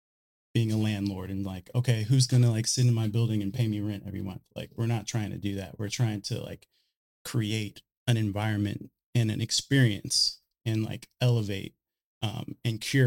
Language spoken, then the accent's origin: English; Austin, Texas, United States; Like, I'm from Austin, Texas. I can't imagine like buying a building in Texas